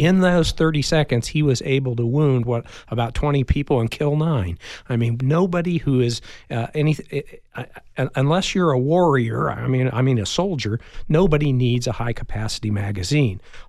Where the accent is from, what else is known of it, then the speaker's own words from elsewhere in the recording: Indiana, United States; the vast majority of the weapons taken from people who shoot and kill in Chicago came from my home state of Indiana, which has very lax gun laws.